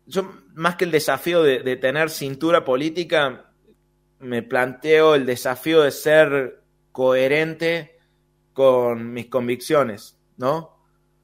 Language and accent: Spanish; Córdoba, Argentina; born there; also born or lived in La Rioja; Yo nací en Córdoba y me había ido a La Rioja por temas familiares, y cuando volví